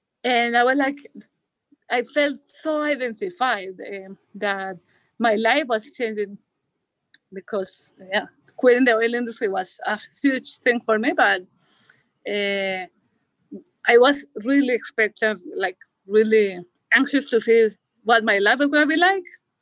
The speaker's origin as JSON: {"language": "English", "region": "Antioquia", "country": "Colombia", "lives_now": "Valdivia, Chile", "said": "I'm from Colombia, from a rural area close to Medellin. I went to school in Medellin."}